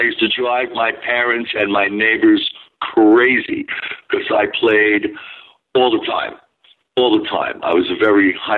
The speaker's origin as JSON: {"language": "English", "town": "Staten Island", "region": "New York", "country": "United States", "tie": "born or raised there", "said": "Born and raised in Staten Island in Zungen Hills, yes."}